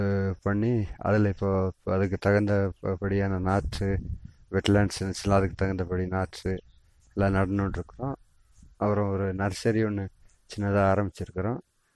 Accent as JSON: {"language": "Tamil", "town": "Pikkapatti", "region": "Tamil Nadu", "country": "India", "said": "பிக்கப்பட்டி மந்தில் வந்து நாங்கள் டோடா இனத்தை சேர்ந்தவங்க இருக்கிறோம்."}